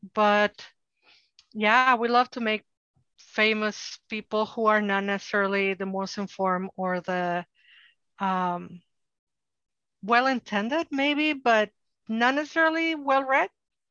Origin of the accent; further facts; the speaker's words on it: Mexico; And I am a Mexican from Mexico. I grew up in Mexico.